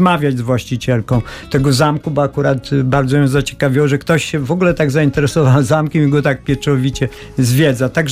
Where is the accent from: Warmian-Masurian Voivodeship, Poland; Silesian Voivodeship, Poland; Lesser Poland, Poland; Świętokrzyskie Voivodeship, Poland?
Świętokrzyskie Voivodeship, Poland; Kielce; Przez parę minut przynajmniej się poczułem jako Kielczanin, który jest księciem Vaduz.